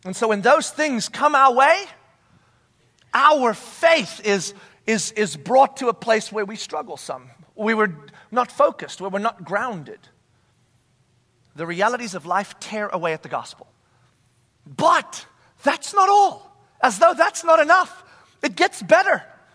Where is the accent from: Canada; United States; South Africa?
South Africa; born there; moved away; Not because I was born in South Africa. Never saw a lion until after I moved here and then went back for safari, right?